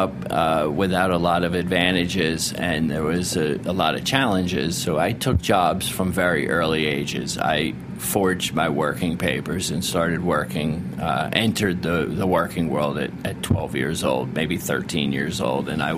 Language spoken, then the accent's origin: English; Narragansett, Rhode Island, United States; And when I grew up in Rhode Island, I grew up in a little town called Narragansett, Rhode Island, and Point Judith is in Narragansett, and that's the fishing port of Rhode Island.